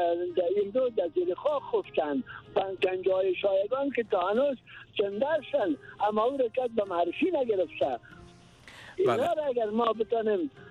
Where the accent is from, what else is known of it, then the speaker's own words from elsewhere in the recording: Ghazni, Afghanistan; به خاطر از اینکه من از غزنی هستم